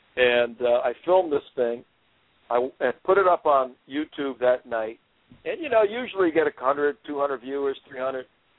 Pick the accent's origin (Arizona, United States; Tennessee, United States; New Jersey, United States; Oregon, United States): New Jersey, United States; I was in my house, and I was watching the news, you know, the breaking news, and I grew up in Jersey, and as a kid, I watched the two towers go up.